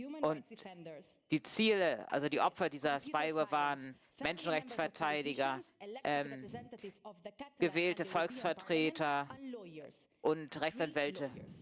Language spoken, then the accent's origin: German; Barcelona, Catalonia, Spain; Und ich bin aus Spanien, aus Barcelona.